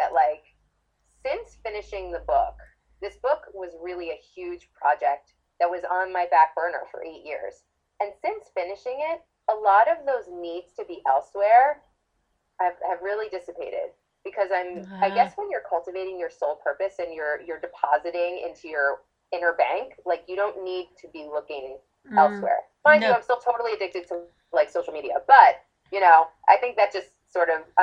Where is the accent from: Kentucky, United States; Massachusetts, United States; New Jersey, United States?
New Jersey, United States; accent: New York; The only thing I have is that like some once in a while, like my New Yorker will drop. I grew up in North Jersey, so sometimes you pick up like the New York, so I can say like water.